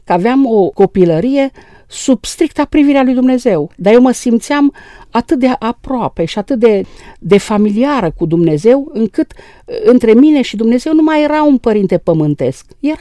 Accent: Feleac, Cluj County, Romania; Am copilărit la Feleac.

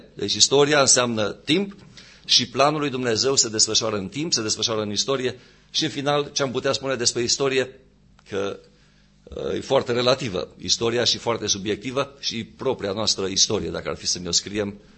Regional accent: Romania; Pentru istoria României, pentru români, nu e nicio istorie în lume cum este istoria României, că noi suntem români și parcă noi suntem axul pământului.

